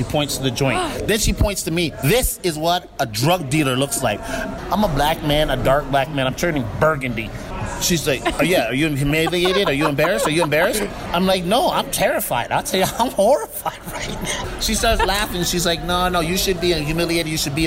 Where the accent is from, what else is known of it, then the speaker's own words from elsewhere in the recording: New York, United States; I'm from New York, by the way.